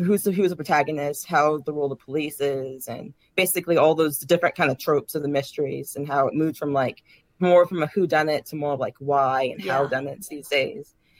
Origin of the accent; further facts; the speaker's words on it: Virginia, United States; I grew up in Virginia, which the history of the U.S. is taught a lot.